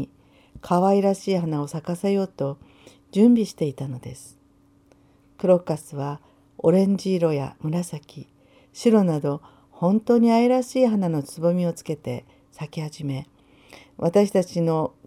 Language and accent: Japanese; Yubari, Hokkaido, Japan; 私は北海道の夕張で生まれ育ちました。